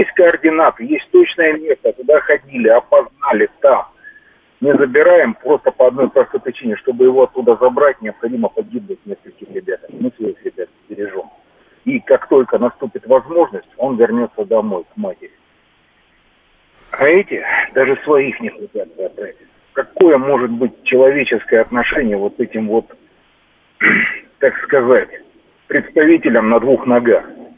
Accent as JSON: {"language": "Russian", "region": "Moscow", "country": "Russia", "said": "я из Москвы."}